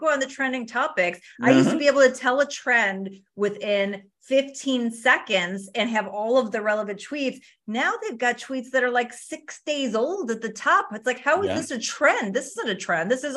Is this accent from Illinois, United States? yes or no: yes; Chicago, Illinois, United States; It's like, I'm from Chicago. We still call it the Sears Tower, right?